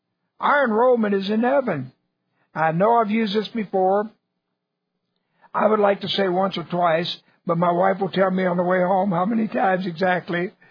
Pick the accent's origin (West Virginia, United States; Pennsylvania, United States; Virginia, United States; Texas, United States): Texas, United States; that's a strong statement for me being a Texan to admit.